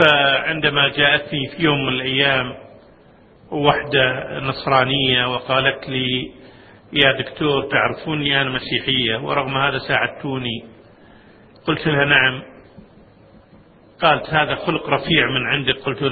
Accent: Kuwait; وانطلقت مجموعة من الشباب عندنا في الكويت

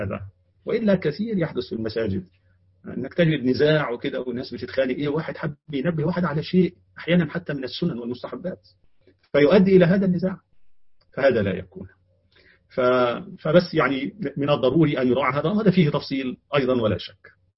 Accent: Egypt; عندنا كمصريين

